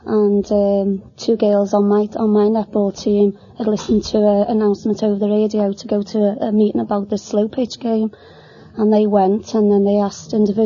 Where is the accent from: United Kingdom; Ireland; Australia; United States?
United Kingdom; We're British through and through